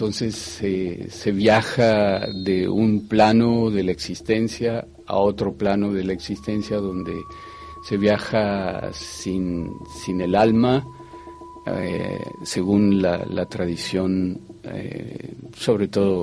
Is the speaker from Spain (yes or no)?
no; Mexico; Como mexicano, pues tengo fundamentalmente un concepto muy especial de la muerte